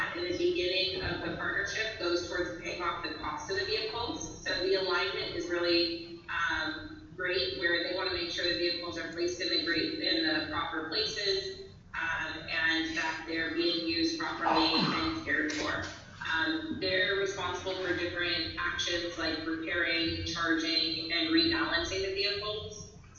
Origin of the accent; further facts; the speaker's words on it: Hawaii, United States; I'm originally from Hawaii, so I feel a deep connection with just making sure that our communities look nice.